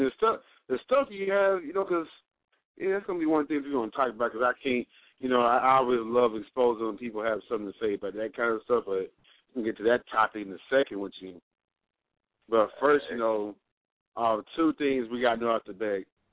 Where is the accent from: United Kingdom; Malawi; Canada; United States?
Canada; I was from Canada, and definitely appreciate that shout out.